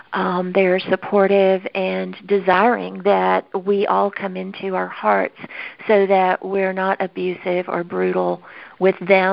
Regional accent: Texas, United States; I'm from Texas, so I have all these weird pronunciations.

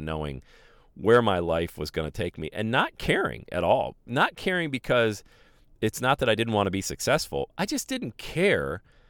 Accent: Pennsylvania, United States; which had no bearing on my life because I grew up in Western PA.

